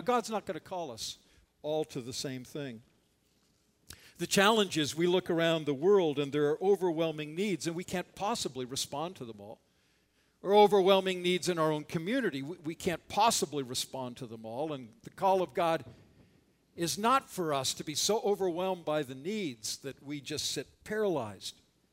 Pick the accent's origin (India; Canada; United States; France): Canada; because I came from Canada, our political thing was very different.